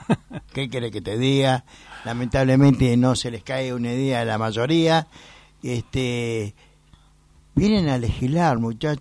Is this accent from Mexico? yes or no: no; Buenos Aires, Argentina; yo amo mi ciudad, soy un porteño.